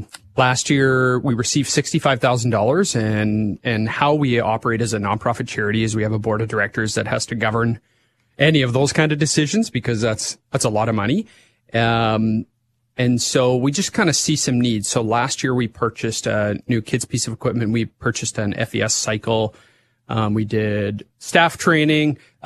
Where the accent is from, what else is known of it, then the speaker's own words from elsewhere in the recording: Swift Current, Saskatchewan, Canada; I grew up in Swift Current and we drove everywhere for everything.